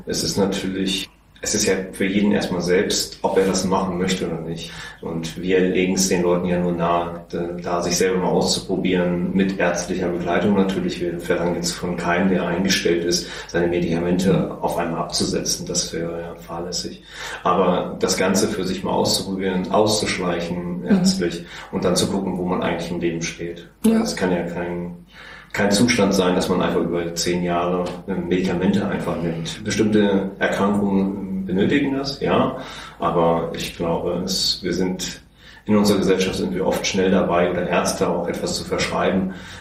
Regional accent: Hanover, Lower Saxony, Germany; born there; now in Berlin, Germany; ich komme aus Hannover gebürtig und bin jetzt seit 3 Jahren in Berlin

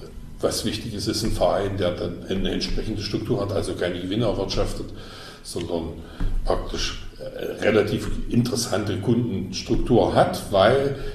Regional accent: Saxony-Anhalt, Germany; Wir haben in Mansfeld-Südharz, das ist ja der Kreis, wo ich herkomme

